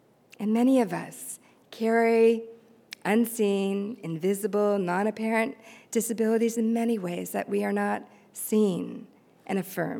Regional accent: Palo Alto, California, United States; the open space preserves and greenbelt districts where I grew up here in Palo Alto.

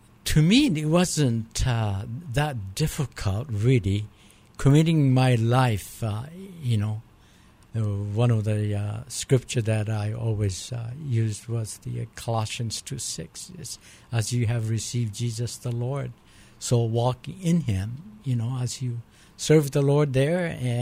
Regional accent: Japan; Well, I'm from Japan.

